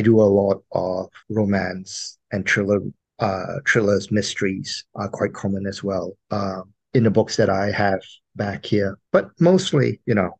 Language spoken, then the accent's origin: English; Malaysia; Part of it is because I'm Malaysian and I love Malaysian food as well.